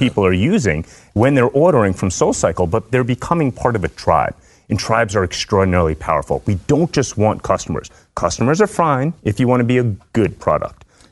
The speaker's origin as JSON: {"language": "English", "region": "Northeast", "country": "United States", "said": "I'm from the Northeast."}